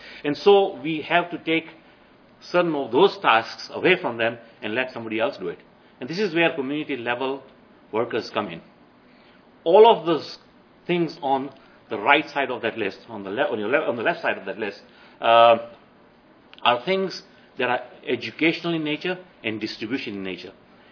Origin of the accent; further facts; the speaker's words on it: Kenya; And I come from Kenya, and clearly there's a big problem of brain drain.